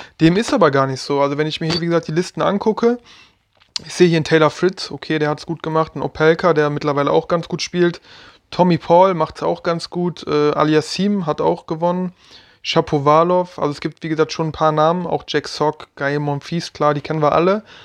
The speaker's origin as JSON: {"language": "German", "town": "Athens", "region": "Attica", "country": "Greece", "second_language": "German", "said": "Griechische Hauptstadt, doch Athen, hatte ich recht, ja. Ja, jetzt hör mal, ist doch meine Heimat."}